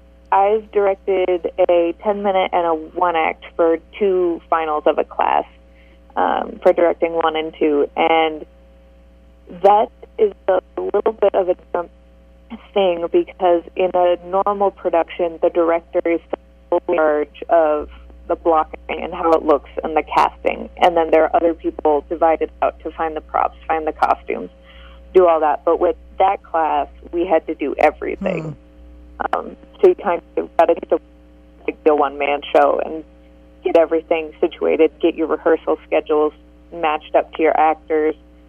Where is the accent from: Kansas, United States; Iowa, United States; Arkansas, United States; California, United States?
Iowa, United States; Atlantic; Yeah. I was actually, I grew up in Atlantic. I went to school there.